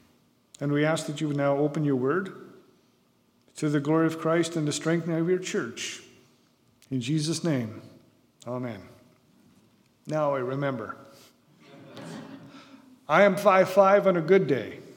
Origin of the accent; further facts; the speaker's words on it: Innisfail, Alberta, Canada; the reason I was in this area these past roughly 10 days is because I was raised near Innisfail, Alberta, in a farming community.